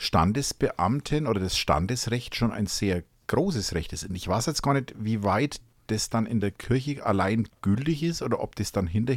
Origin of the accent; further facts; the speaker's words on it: Hof, Bavaria, Germany; Ich komme aus Hof, ist 9 Monate Winter und 3 Monate kalt.